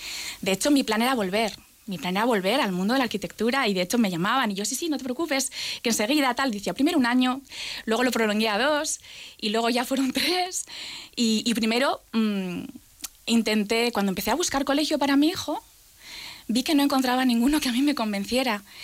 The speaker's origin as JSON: {"language": "Spanish", "town": "Logroño", "region": "La Rioja", "country": "Spain", "tie": "born or raised there", "also_born_or_lived": "Basauri", "said": "ya pequeñita nos fuimos a vivir a Bilbao. Estuve viviendo en Bilbao, en Basauri más concretamente, hasta los 10 años, que ya nos trasladamos a vivir a Logroño. Vamos, yo me considero logroñesa, riojana de pro, totalmente."}